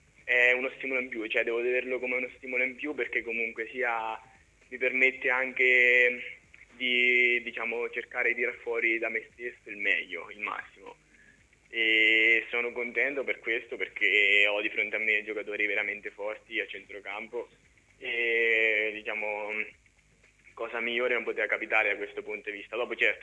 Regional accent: Corridonia, Marche, Italy; Sono cresciuto, vabbè, quando ero piccolo nelle formazioni giovanili del mio paese, Corridonia

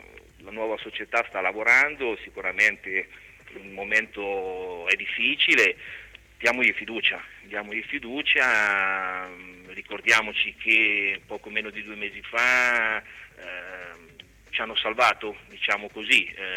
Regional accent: Ancona, Marche, Italy; noi siamo nati ad Ancona, viviamo ad Ancona, lavoriamo ad Ancona, volevamo fare qualcosa per questa città.

